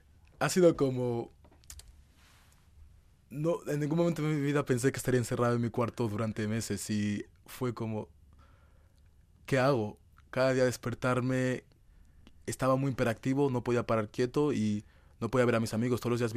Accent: Madrid, Community of Madrid, Spain; born there; Yo nací en Madrid, y soy de origen nigeriano.

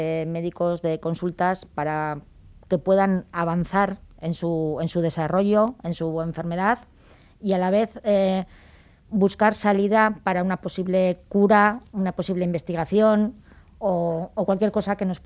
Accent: Spain; Nosotros somos 12 familias españolas las que estamos juntas

